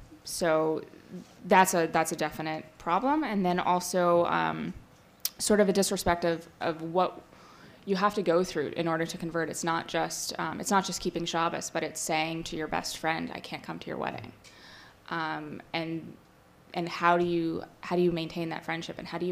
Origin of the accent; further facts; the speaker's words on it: Rochester, New York, United States; Rochester, New York. Very, very rural Rochester.